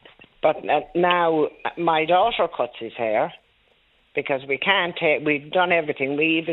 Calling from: Leinster, Ireland; I'm calling from County Laois.

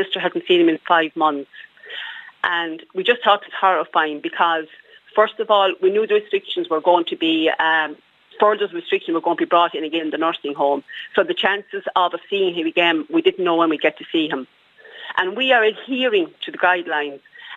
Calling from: Thurles, Munster, Ireland; I'm ringing from Thurles in Tipperary

